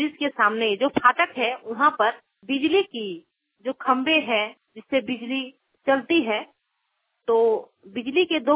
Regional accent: Jharkhand, India; मेरा गांव हिंदलजुड़ी प्रखंड घासला, मैं … से बोल रही हूँ।

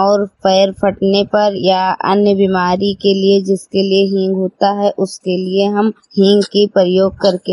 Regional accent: Hariyarpur, Uttar Pradesh, India; मैं हरियरपुर गांव जिला सरवस्ती की रहने वाली हूं।

